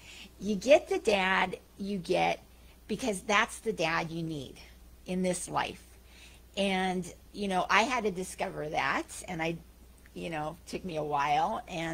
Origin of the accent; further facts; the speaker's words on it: California, United States; I grew up in Northern California.